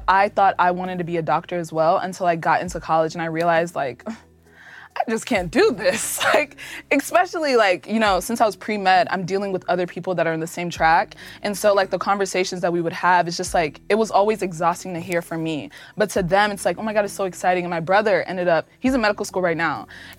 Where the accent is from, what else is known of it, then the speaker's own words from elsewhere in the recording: Nigeria; I'm Nigerian.